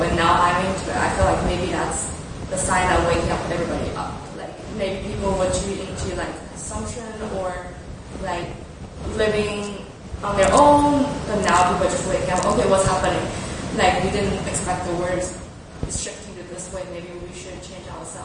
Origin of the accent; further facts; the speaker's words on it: China; and I'm originally from China, so China kind of closed up.